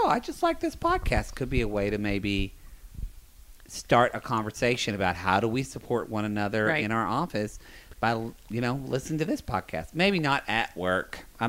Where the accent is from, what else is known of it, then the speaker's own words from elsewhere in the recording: the South, United States; We grew up in the South.